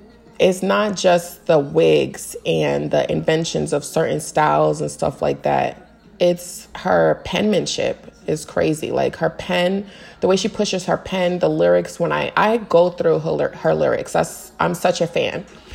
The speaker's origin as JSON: {"language": "English", "town": "Bronx", "region": "New York", "country": "United States", "tie": "born or raised there", "said": "When you're from the Bronx, anybody will fucking tell you, it's already hard as it is growing up in the Bronx. You have, like, so many cultures there."}